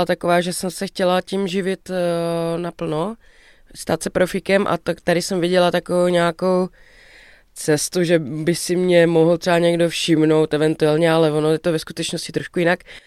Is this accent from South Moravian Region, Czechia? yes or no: yes; Brno, South Moravian Region, Czechia; Já jsem z Brna, původně. Teď už bydlím teda na Vysočině, ale brněnský patron jsem furt.